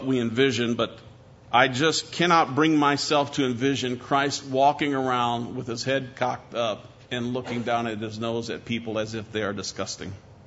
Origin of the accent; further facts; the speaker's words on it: Iowa, United States; I'm just from Iowa, so give me a little room here.